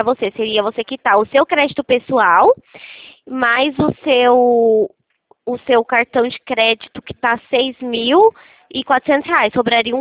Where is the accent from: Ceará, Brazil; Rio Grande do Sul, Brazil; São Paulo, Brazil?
São Paulo, Brazil; eu não sou de Brasília, sou de São Paulo.